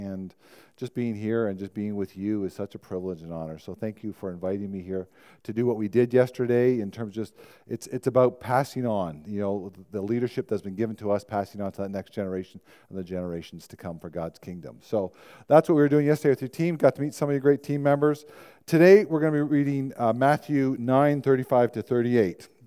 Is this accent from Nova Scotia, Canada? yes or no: no; Toronto, Ontario, Canada; I am from Toronto. Please do not hold that against me.